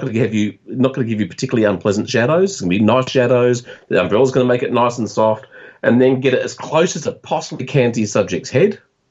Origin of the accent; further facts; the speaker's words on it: Yorkshire and the Humber, United Kingdom; Well, I'm from Yorkshire. So I am from England. Okay. I still travel on an English passport.